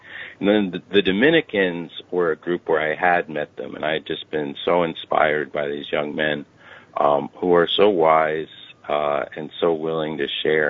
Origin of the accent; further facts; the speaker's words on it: New York, United States; but I grew up in the New York area, so I was sort of aware of them.